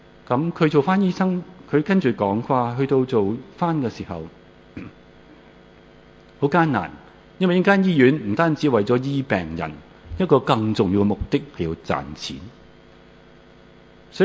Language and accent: Cantonese; Hong Kong; 我们香港人